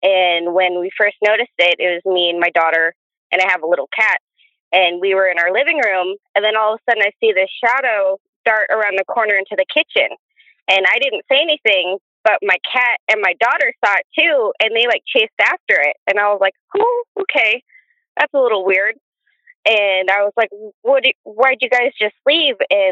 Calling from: Oregon, United States; We're in Oregon.

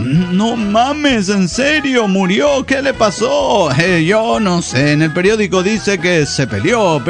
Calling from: Río Colorado, Río Negro, Argentina; ¡Hola, qué tal! ¿Cómo están? … de Río Colorado, Río Negro, Argentina.

